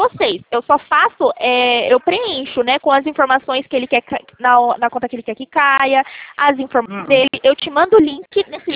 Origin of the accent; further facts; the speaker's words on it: São Paulo, Brazil; Eu sou daqui de São Paulo.